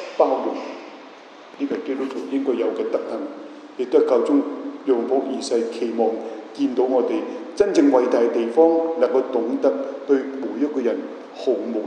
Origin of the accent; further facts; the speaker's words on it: China; 我大聲講，我話從中國嚟嘅咁樣